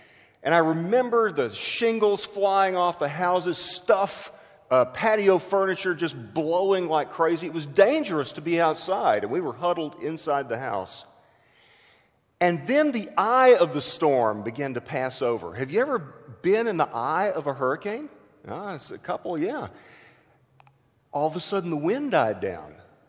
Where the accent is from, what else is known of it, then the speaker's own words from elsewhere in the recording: Houston, Texas, United States; I grew up in Houston, which is at least as hot and humid as Jacksonville, Orange Park are.